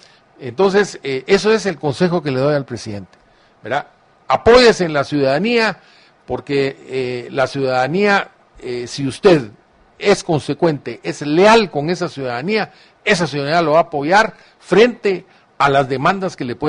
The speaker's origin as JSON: {"language": "Spanish", "country": "Guatemala", "said": "como guatemalteco"}